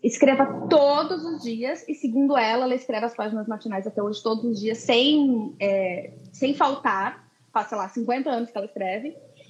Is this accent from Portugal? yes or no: no; Porto Alegre, Rio Grande do Sul, Brazil; now in Netherlands; Eu sou de Porto Alegre e vim morar na Holanda, onde eu estou faz 5 anos, quase 6 anos.